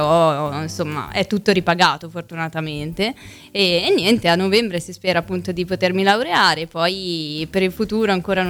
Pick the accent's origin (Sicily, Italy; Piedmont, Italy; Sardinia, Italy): Piedmont, Italy; Novi Ligure; Io vengo da dove fanno il cioccolato, Novi. E, insomma, metà, cioè vicino a Milano, più o meno un'oretta, però è piccolina, non c'è niente, ragazzi, non andateci.